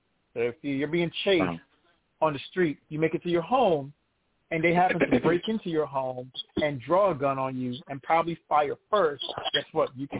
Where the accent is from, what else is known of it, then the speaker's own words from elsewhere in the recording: New York, United States; You know, I definitely love that I was born and raised in New York.